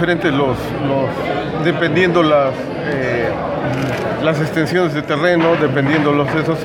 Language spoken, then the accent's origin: Spanish; Tequila, Jalisco, Mexico; Pues en mi región, de que yo soy de Tequila